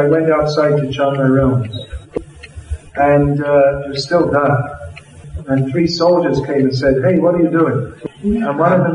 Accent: London, United Kingdom; Because they think, Hare Krishna, I'm from London, so I should know.

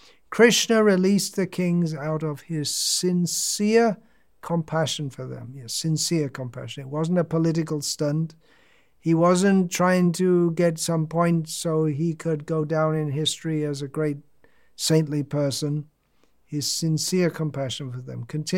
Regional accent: United Kingdom; growing up in Britain, where you have to learn to be tough and look after yourself.

